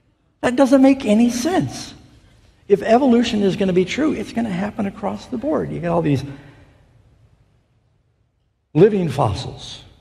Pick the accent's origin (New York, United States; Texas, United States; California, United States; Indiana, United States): New York, United States; New York City; When I grew up in New York City, I lived across the street from the Museum of Natural History